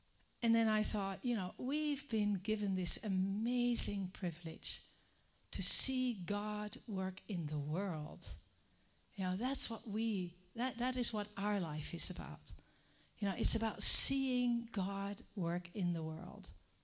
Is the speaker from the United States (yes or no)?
no; Netherlands; this is my husband, Willem, and I come from Holland, and it's really nice to meet you